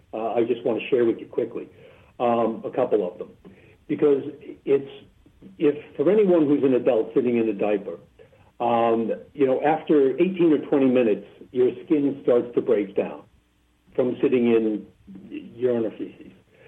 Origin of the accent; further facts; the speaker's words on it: Boston, Massachusetts, United States; moved away as an adult; also born or lived in Southern California / Dubai; now in Florida, United States; I grew up in Boston, lived out on the West Coast for 10 years in Southern California, spent 23 years in Dubai, and I've been back here now in Florida for the last 5 or 6 years.